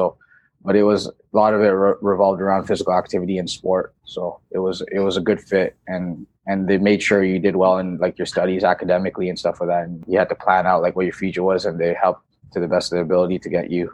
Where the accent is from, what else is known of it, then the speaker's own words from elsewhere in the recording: Canada; I'm Canadian because I'm born in Canada.